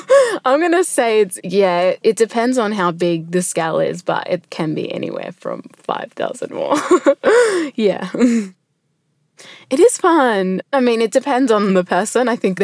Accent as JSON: {"language": "English", "country": "El Salvador", "said": "No, we're from El Salvador, so Central America."}